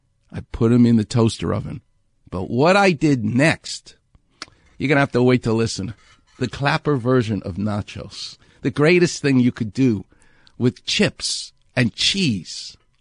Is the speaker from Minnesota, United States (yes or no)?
no; Far Rockaway, New York, United States; yours truly is not only from New York, I'm from Far Rockaway.